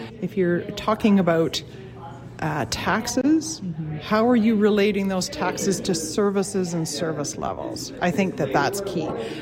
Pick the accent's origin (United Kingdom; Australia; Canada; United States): Canada; Golden, British Columbia; from Strategic Leadership Solutions, and I'm from Golden, BC.